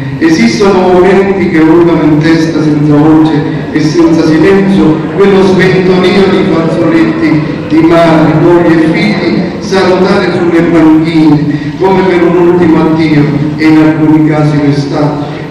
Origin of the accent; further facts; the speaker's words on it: Abruzzo, Italy; io vengo dalla terra d'Abruzzo